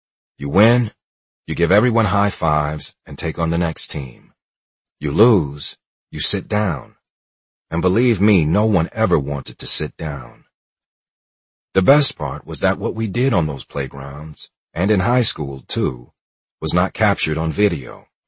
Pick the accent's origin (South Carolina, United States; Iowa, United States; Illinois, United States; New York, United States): South Carolina, United States; You see, I could have been like some of those kids I grew up with in South Carolina, who never thought they could make it as a professional athlete.